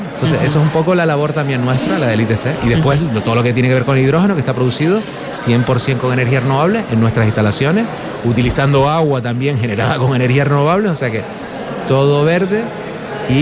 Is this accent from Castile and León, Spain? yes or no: no; Canary Islands, Spain; yo, que vengo de Gran Canaria